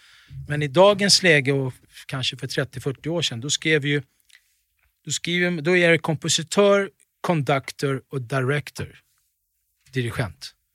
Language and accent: Swedish; Tensta, Stockholm County, Sweden; Och jag kom dit alltså från Tensta.